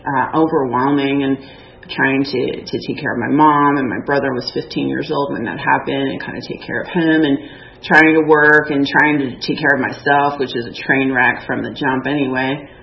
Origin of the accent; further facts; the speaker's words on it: Savannah, Georgia, United States; So back I go to Savannah, which is my hometown, with my folks who had come to retrieve me.